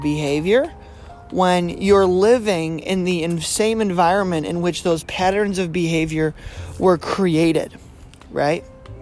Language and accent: English; Palmyra, United States; I actually noticed this when I went home for Christmas, back to Palmyra, my hometown.